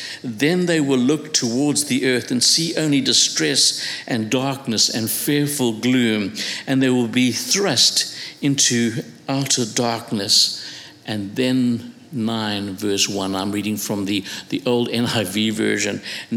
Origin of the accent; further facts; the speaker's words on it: South Africa; I come from South Africa.